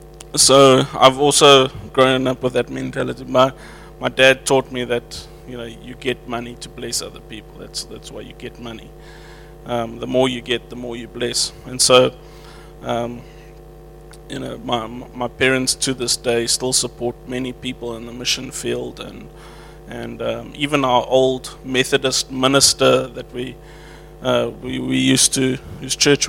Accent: Germiston, Gauteng, South Africa; born there; also born or lived in Stilfontein / Barberton / Dar es Salaam; so I was born in Johannesburg in Germiston, and I lived there, I know, gosh. And I lived there for 4 years, and then my family moved to Stilfontein. We lived there for a year, and then we moved to Barberton in Mpumalanga.

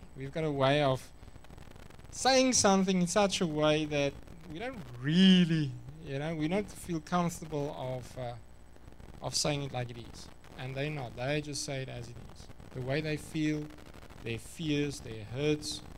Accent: Free State, South Africa; Remember, I'm from the Free State originally, so my English is at another level.

